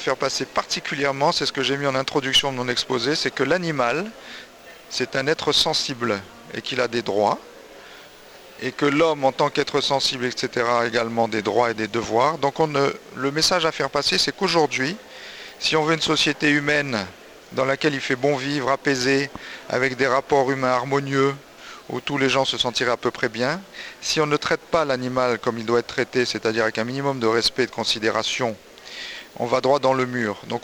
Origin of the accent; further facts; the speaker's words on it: Guadeloupe, France; vétérinaire. Je viens de Guadeloupe